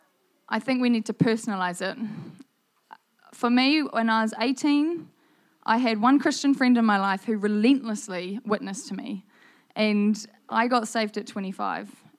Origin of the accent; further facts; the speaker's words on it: Gisborne, New Zealand; now in Rotorua, New Zealand; But I'm originally, I hail from Gisborne, Te Tairawhiti.